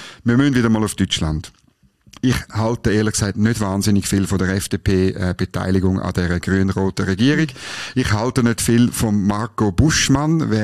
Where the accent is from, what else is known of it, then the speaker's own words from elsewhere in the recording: Switzerland; Aber jetzt als Schweizer sind wir ja weniger betroffen.